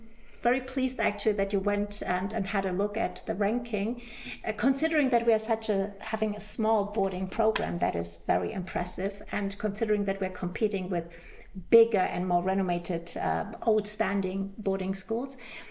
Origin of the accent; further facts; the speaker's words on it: Berlin, Germany; I grew up in Berlin, and I was in Berlin. I went to high school in Berlin